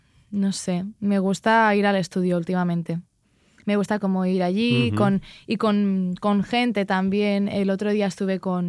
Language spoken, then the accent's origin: Spanish; Porto Colom, Balearic Islands, Spain; O sea, es como Felanitz y hay muchos pueblos y mi pueblo es Puerto Colom, que es un pueblo muy pequeñito.